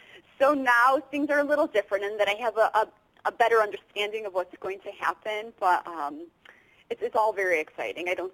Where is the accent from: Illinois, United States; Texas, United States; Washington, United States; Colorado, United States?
Illinois, United States; Chicago; No, I am from Chicago, so a lot of the setting really, you know, does come from my own experiences.